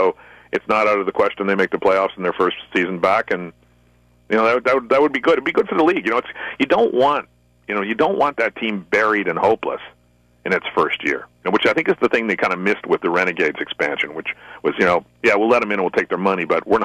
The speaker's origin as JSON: {"language": "English", "town": "Hamilton", "region": "Ontario", "country": "Canada", "said": "But yeah, I you know, I'm from Hamilton."}